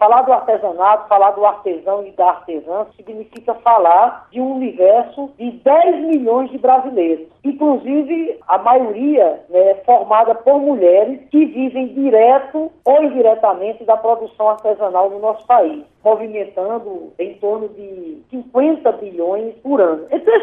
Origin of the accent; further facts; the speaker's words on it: Rio Grande do Norte, Brazil; Há também lá no meu estado, Adriano, uma riqueza muito grande no chamado artesanato de barro.